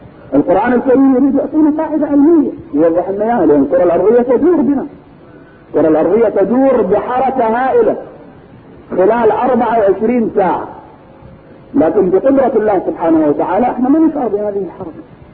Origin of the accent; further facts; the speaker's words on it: Kuwait; يعني الآن ليل عندنا في الكويت، الآن في أمريكا نهار